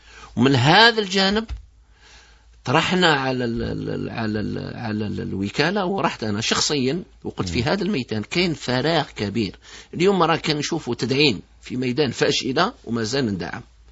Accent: Algeria; أنا جزائري نخرج بالطيارة ونروح لتونس

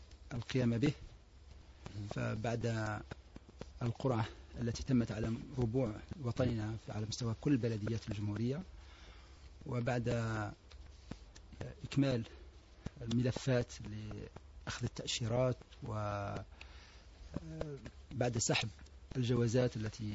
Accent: Algeria; هذا الإجراء الذي دخلناه نحن كجزائريين اختياريا بتوجيه من دولة الوزير الأول

